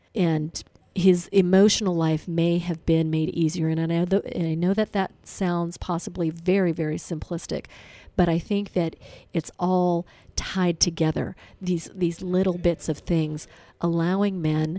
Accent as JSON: {"language": "English", "town": "San Francisco", "region": "California", "country": "United States", "tie": "born or raised there", "said": "as a child growing up in San Francisco, I witnessed many of the homeless Vietnam vets that were wandering aimlessly in the streets of the Tenderloin and across San Francisco"}